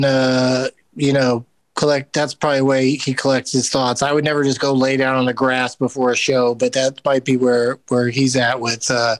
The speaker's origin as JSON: {"language": "English", "town": "San Diego", "region": "California", "country": "United States", "tie": "born or raised there", "said": "So I would go there a lot when I grew up in San Diego."}